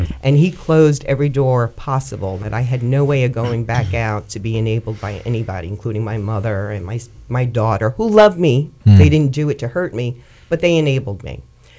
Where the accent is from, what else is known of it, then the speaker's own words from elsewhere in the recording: Brooklyn, New York, United States; born there; I was born in Brooklyn, but I didn't come from a family of drug addicts or alcoholics.